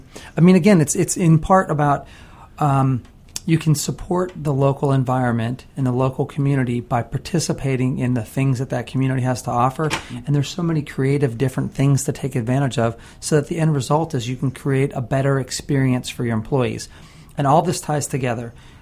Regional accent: Pittsburgh, Pennsylvania, United States; moved away; I was born in Pittsburgh. I lived there till 1979. We moved to Florida.

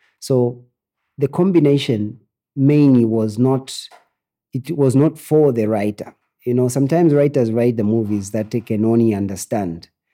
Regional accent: Choma, Southern Province, Zambia; also born or lived in Ndola / Lusaka; I was born in Ndola. Then I grew up in Southern Province, Choma. And then I came to Lusaka and did my primary and secondary school.

